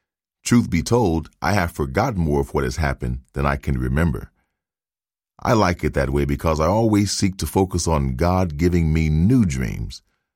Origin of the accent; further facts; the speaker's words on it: Mississippi, United States; English is a second language; also born or lived in California; I dreamed of going back to my home state of Mississippi and sharing the love and joy of Jesus Christ that I had discovered in California.